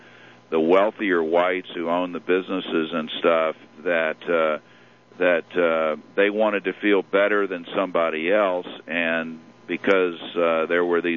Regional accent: Houston, Texas, United States; born or raised there

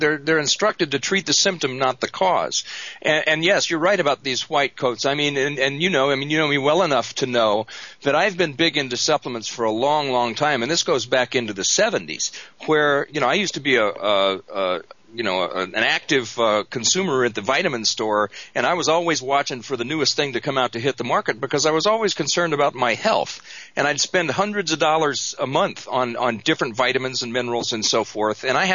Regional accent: United States; I'm embarrassed to be an American, to have my name as an American tied to some of the atrocities that these people are doing.

